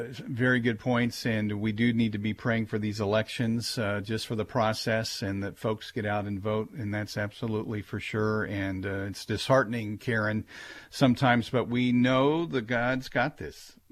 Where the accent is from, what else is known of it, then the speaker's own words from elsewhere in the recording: Kansas City, United States; I grew up in Kansas City. I went to a big urban school in the middle of Kansas City.